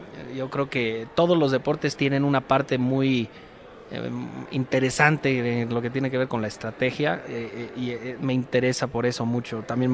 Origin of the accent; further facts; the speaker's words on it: Mexico; como mexicano crecí más con el fútbol soccer. Pero como paso bastante tiempo en Estados Unidos, específicamente en Nueva Orleans